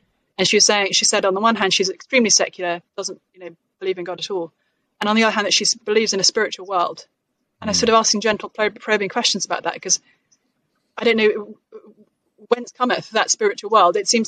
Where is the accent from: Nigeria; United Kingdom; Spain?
United Kingdom; England; now in United States; I say I'm from England. They say, oh, I'd love to live in England.